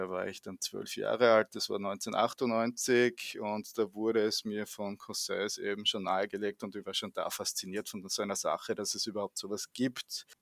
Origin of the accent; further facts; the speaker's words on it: Graz, Styria, Austria; accent: Austrian; Ich komme aus Österreich, wie man vielleicht am Dialekt schon ein bisschen merken kann. Aus der Stadt Graz. Ziemlich schöne Stadt eigentlich.